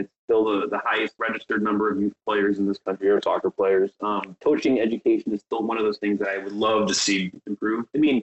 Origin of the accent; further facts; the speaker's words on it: California, United States; I grew up in a community that had a lot of immigrants. And it was just I grew up in California, so we had 365 days of sunshine.